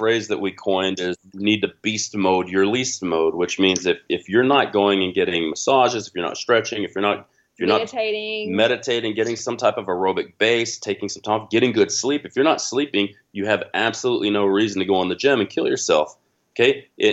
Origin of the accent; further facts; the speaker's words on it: United States; for me, being an American, it's the American way.